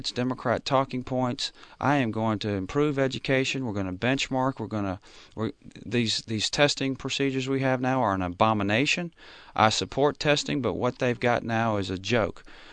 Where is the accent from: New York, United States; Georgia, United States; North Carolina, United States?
North Carolina, United States; Wilmington; I met a senior in high school in my hometown of Wilmington, a New Hanover County high school senior